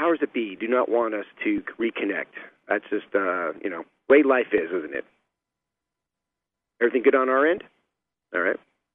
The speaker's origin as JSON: {"language": "English", "region": "New York", "country": "United States", "tie": "born or raised there", "said": "growing up in New York in a dysfunctional family, learning all the hard things in life and through pain"}